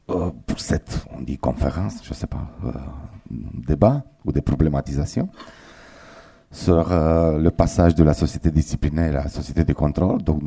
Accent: Romania; je viens de Roumanie. Donc, si on parle de marge, donc je suis l'étranger, on peut dire.

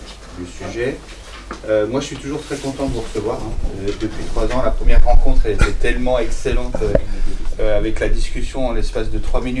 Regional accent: Bourgogne-Franche-Comté, France; parce que je viens de la Franche-Comté

